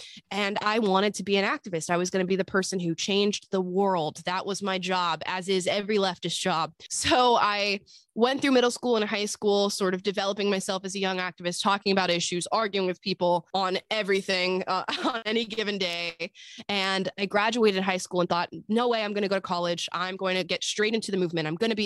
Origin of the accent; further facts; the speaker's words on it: Florida, United States; But I grew up in Florida. I was raised by a single mother of three who happens to be a radical leftist.